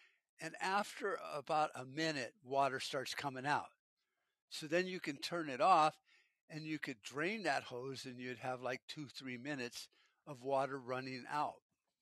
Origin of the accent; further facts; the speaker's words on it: United States; Just as an American, you know, like, you know, we all get sick once in a while